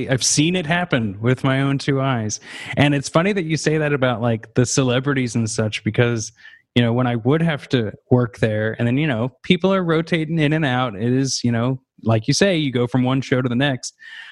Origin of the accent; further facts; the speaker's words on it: Kansas City, Missouri, United States; I grew up in the Kansas City area, and I went to the University of Kansas